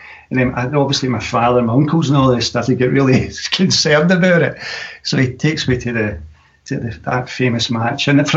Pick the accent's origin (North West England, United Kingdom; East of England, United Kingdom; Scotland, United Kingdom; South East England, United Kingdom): Scotland, United Kingdom; Cumbernauld; And the reason is because I grew up in Cumbernauld, really, and right next door to us, there was this guy who was Rangers mad.